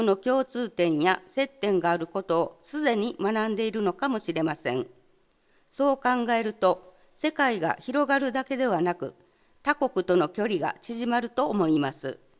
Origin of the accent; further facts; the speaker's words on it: Germany; Japanese is a second language; also born or lived in Hiroshima / Kyoto; now in Izumisano, Japan; ドイツの田舎で生まれ育ちましたが、子供の頃から海外や言語に興味を持っていて、様々な国に行ったことがあります。ドイツ語と英語、フランス語、日本語、少しの韓国語とイタリア語を話せます。また、前に広島と京都に住んでいたことがあります